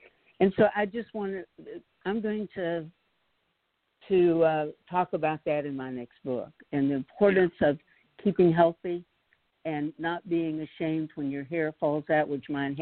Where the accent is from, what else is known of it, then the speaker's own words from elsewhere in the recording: Seminole, Texas, United States; And the irony is that I grew up in Seminole, Texas, too. I don't know if you know that, Cyrus, but...